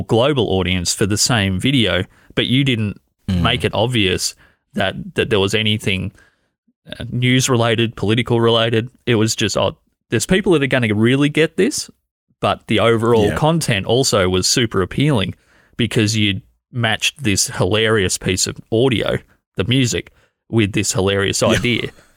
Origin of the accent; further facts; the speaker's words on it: Australia; I'm from Australia here, Timber.